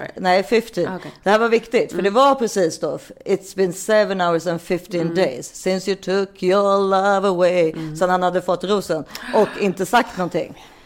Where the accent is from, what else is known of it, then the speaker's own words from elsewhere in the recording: Stockholm, Stockholm County, Sweden; jag kom från Stockholm, så på den tiden var det exotiskt att vara från en storstad och gå på Lundsberg.